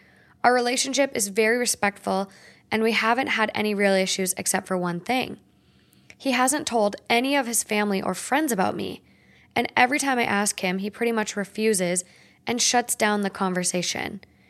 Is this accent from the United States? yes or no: no; Australia; I am born and raised in Australia.